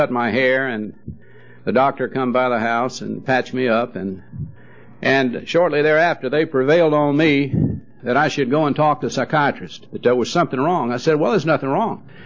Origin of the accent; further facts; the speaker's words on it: Savannah, Georgia, United States; from Savannah, Georgia.